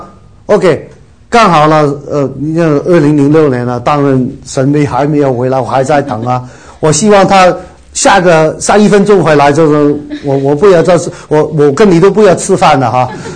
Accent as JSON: {"language": "Chinese", "country": "China"}